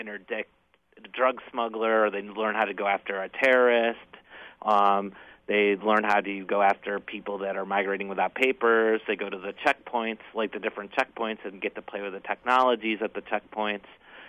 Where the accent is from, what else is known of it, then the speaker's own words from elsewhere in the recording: Niagara Falls, New York, United States; actually via my hometown in Niagara Falls, New York, and if anyone's been to Niagara Falls, New York, you'll see that it's real different than Niagara Falls, Canada.